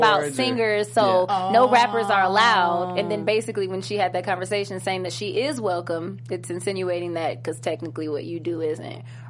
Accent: Cleveland, Ohio, United States; Cleveland. I'm from Cleveland.

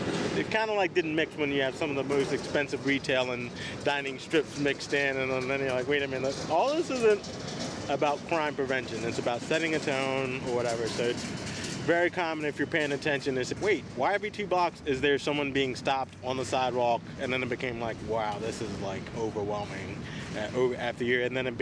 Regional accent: Philadelphia, Pennsylvania, United States; So it's just part of that whole heritage of being in Philadelphia and being raised Philly, and but also being American.

